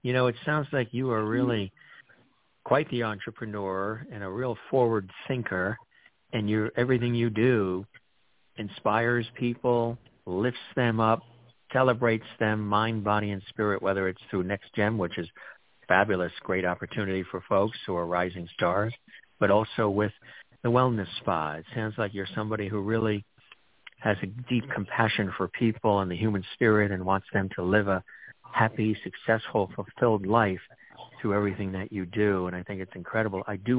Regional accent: New York, United States; I grew up out east on Long Island in New York

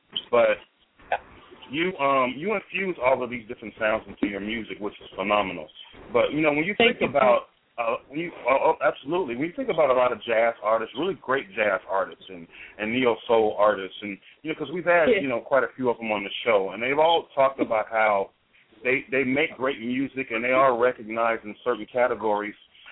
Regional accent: Chicago, Illinois, United States; now in Arizona, United States; Now, I live in Arizona, but I'm from Chicago, so a Chicagoan know all about real house music.

